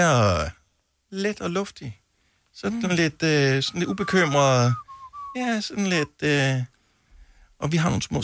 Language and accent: Danish; Bogense, Region of Southern Denmark, Denmark; jeg bor i området, ude på diget i Bogense, hvor jeg voksede op, på vej ud mod Stejvemølle.